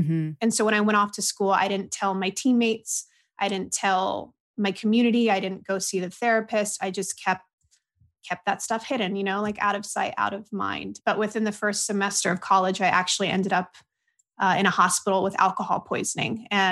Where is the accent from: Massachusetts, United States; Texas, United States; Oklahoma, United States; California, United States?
California, United States; San Diego; born there; So I was born in 1988 in San Diego, California, a Southern California girl.